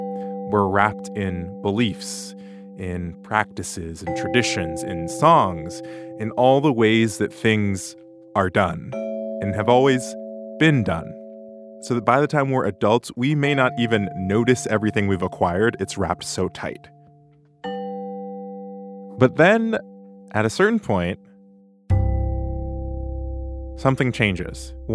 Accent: Tennessee, United States; She and I aren't from the same place. I'm from Tennessee. She's from the Midwest.

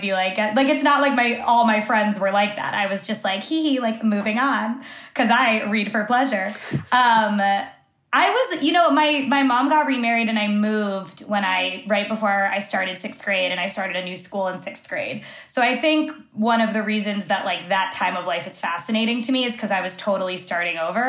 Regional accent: United States; And then I'm Cuban American and I grew up, Elena's mom is Cuban and, you know, she's Cañero Reed. But for me, it was flipped. My dad was born in Cuba.

